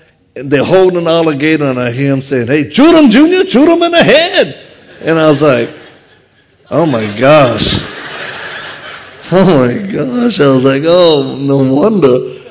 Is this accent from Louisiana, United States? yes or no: yes; Louisiana, United States; And I'm originally from Louisiana, so if you detect an accent, I got one.